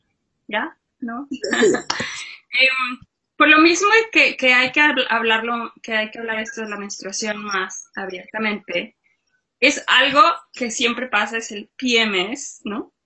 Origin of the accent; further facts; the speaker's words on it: Mexico; born there; nací en México